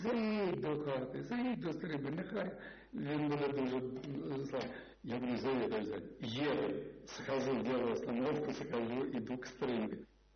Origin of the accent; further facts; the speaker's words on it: Moscow, Russia; А я москвич, я приехал уже